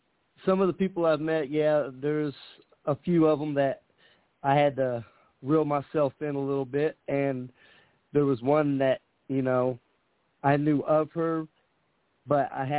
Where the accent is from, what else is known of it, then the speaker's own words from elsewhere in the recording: Indianapolis, Indiana, United States; Well, first and foremost, I'm from Indianapolis, Indiana, 45, married, 4 children.